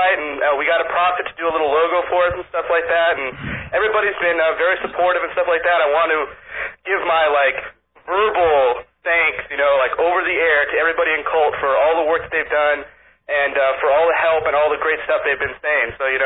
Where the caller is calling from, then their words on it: Los Angeles, California, United States; Los Angeles, California.